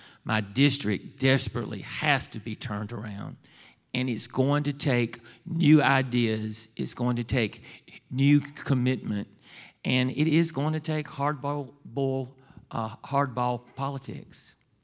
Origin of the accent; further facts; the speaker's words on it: Jena, Louisiana, United States; I'm proud to tell you that I am from Gina.